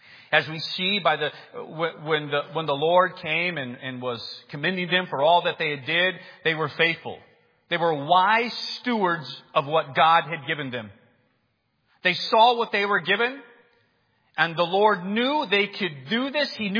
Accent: United States; I began to realize the privilege I had of growing up in the United States

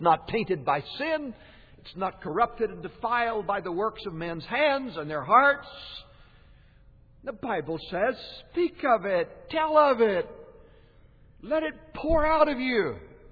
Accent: United States; Hey, you're an American. I'm an American. I go abroad, I like to talk about America

